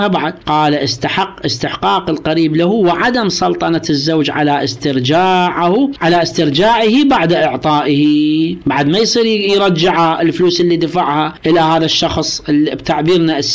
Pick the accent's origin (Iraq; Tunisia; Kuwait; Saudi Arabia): Iraq; ترى مو بس عندنا في العراق